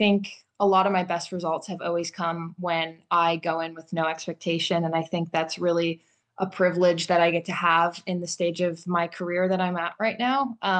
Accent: Whitewater, Wisconsin, United States; So there are two community tennis courts in my hometown of Whitewater, Wisconsin, that were built in the 1960s

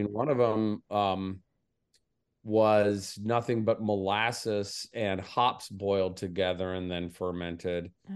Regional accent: Jasper, Indiana, United States; My hometown of Jasper, Indiana, had three breweries on the cusp of Prohibition

